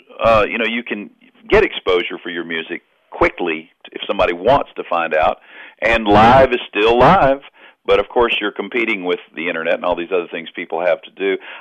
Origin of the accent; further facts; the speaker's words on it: Mississippi, United States; they're from Georgia. I'm from Mississippi. We're about the same age